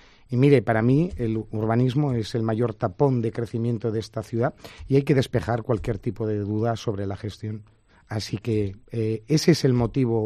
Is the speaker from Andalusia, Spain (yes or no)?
yes; Málaga, Andalusia, Spain; como malagueño